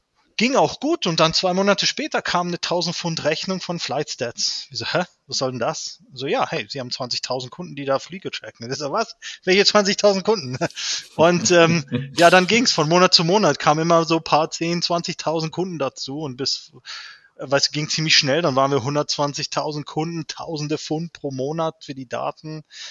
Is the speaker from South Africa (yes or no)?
yes; South Africa; now in Germany; Ich bin einer der Gründer, einer von vier Gründern und der CEO von Imbers. Ich bin gebürtiger Südafrikaner, Deutsch-Südafrikaner, habe meine Kindheit dort verbracht